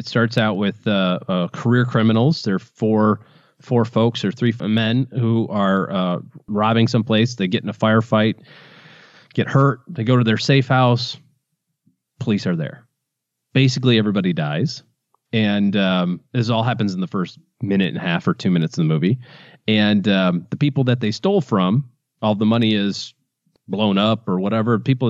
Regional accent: Michigan, United States; I'm from Michigan and I didn't know anything about this story.

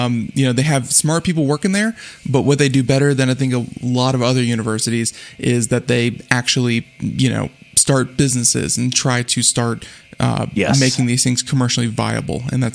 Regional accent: Florida, United States; And, growing up in Florida, Ralph, and of course, you're near our coast too.

